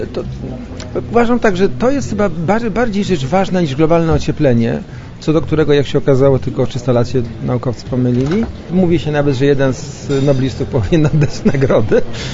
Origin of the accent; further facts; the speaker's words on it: Spytkowice, Lesser Poland, Poland; Nie, to Spytkowice koło Rabki, to my jesteśmy górale nizinni.